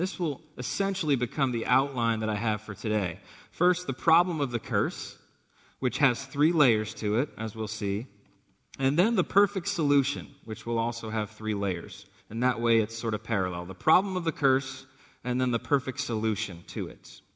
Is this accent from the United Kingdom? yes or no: no; Massachusetts, United States; I'm from Massachusetts, so I was raised correctly as a Red Sox fan.